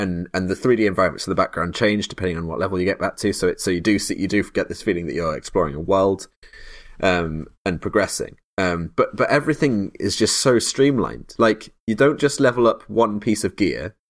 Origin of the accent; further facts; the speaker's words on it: England, United Kingdom; We're English, aren't we? So we should, for our American audience, we should clarify.